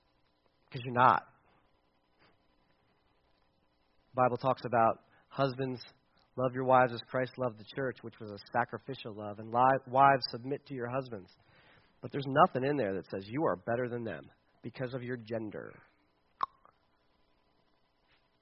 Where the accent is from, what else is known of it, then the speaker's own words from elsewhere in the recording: Pennsylvania, United States; I mean, we're from Mifflin County, so we're superior to Juniata County.